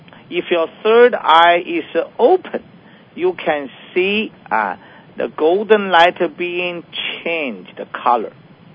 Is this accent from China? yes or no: yes; China; English is a second language; moved away as an adult; This is a medical service, and I came from China as MD.